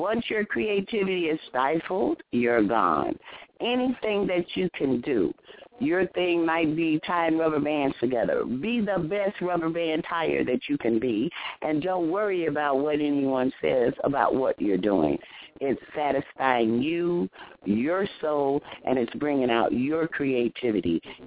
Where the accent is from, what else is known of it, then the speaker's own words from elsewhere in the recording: Texas, United States; I like being a Texan, even though I'm here in California.